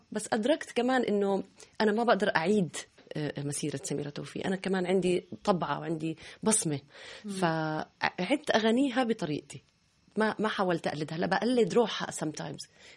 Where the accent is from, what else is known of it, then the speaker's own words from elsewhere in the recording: Jordan; قدي أضافت إلنا كأردنيين للتراث.